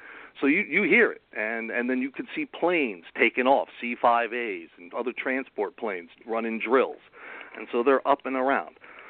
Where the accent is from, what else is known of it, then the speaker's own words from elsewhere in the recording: New Jersey, United States; I grew up here in New Jersey, and I grew up on the Jersey Shore. You know, I was a stone's throw away from the Pine Barrens.